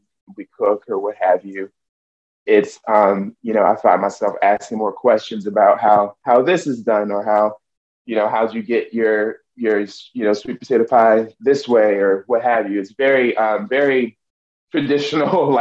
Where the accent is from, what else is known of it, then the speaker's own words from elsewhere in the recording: Richmond, Virginia, United States; So I grew up, I'm from Richmond originally, but my family is sort of rooted in Emporia, Virginia, which is more further south, so more country.